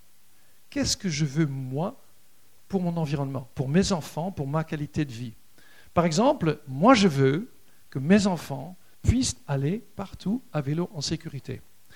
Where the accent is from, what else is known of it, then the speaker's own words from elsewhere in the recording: Netherlands; now in France; je suis franco-néerlandais, j'ai grandi aux Pays-Bas, au paradis du vélo, où quasiment tout le monde fait du vélo